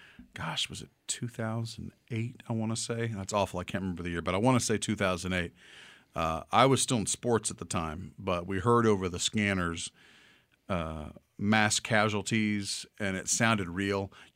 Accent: Oklahoma City, Oklahoma, United States; I wanted to end up at some point back in my hometown of Oklahoma City.

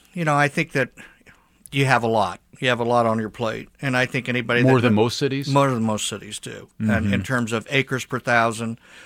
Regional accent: Indianapolis, Indiana, United States; So I'm from Indianapolis and we have 162 miles of paved trail.

